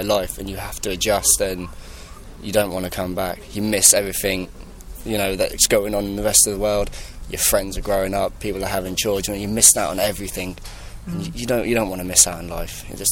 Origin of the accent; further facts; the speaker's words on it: Norwich, East of England, United Kingdom; I came from Norwich, I lived in Norwich, and I've got to stay in Norwich